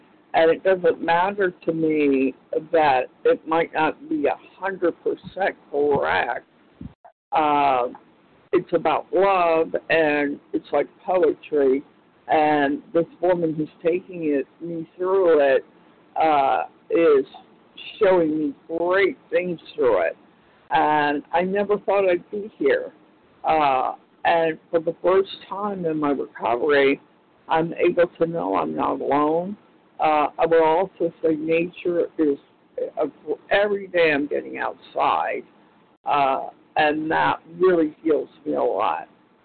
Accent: Florida, United States; I'm from Florida.

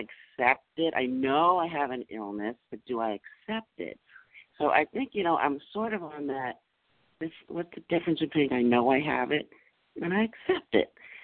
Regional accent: Massachusetts, United States; I'm from Massachusetts.

